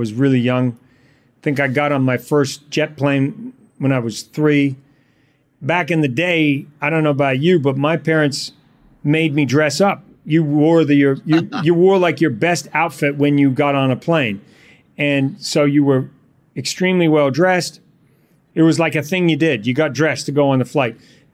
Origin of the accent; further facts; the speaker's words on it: New Zealand; I'm from New Zealand.